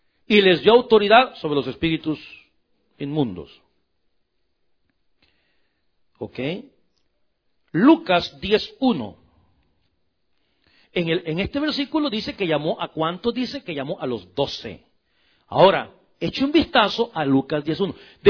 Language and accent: Spanish; El Salvador; allá en mi país, en El Salvador